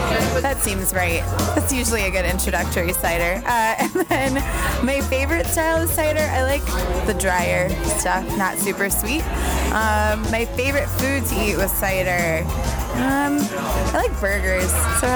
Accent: Chicago, Illinois, United States; And I am from Chicago, Illinois.

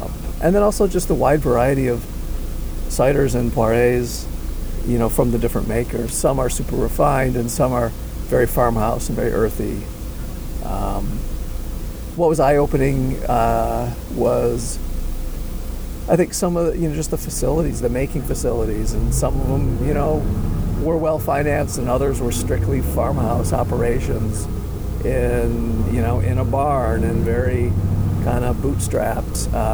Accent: Los Angeles, California, United States; from Los Angeles, California

